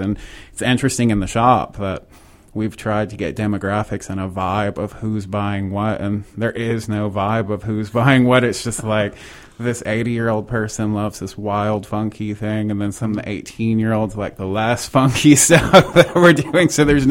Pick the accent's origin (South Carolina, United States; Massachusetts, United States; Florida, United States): Florida, United States; Tampa; also born or lived in Detroit / Chicago / Los Angeles / New York; Born and raised in South Tampa, went to University of Tampa, left, launched my career in some of the bigger cities, Detroit, Chicago, L.A., New York. Couldn't wait to get home